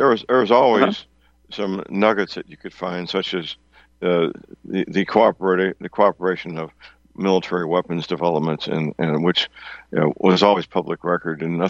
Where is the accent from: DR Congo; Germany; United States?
United States; St. Louis, Missouri; Well, my hometown is St. Louis, and you can't live in St. Louis without knowing people that work for Anheuser-Busch and Boeing.